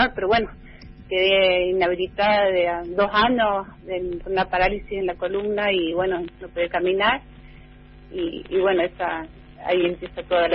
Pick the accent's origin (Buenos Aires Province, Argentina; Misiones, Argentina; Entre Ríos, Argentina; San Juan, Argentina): San Juan, Argentina; Calingasta; Estoy acá, al pie de la cordillera de los Andes, ¿no?, en mi pueblo, que es Calingasta, acá en el distrito Barreal, la Argentina.